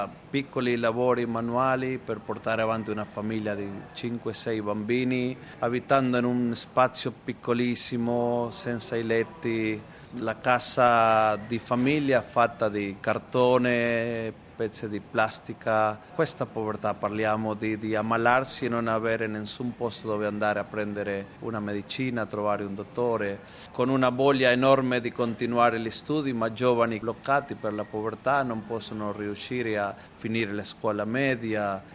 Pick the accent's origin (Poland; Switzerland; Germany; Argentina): Argentina; Italian is a second language; eravamo tutti stranieri, un prete italiano, un prete vietnamita e io argentino